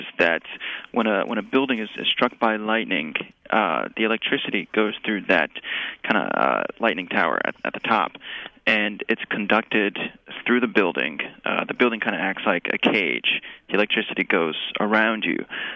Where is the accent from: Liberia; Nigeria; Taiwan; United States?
United States; New York; Yes, born and raised in New York.